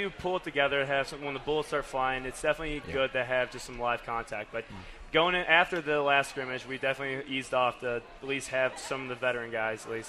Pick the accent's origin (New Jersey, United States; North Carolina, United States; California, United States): North Carolina, United States; Charlotte; I'm from Charlotte, North Carolina. So Christian's a hometown guy for me.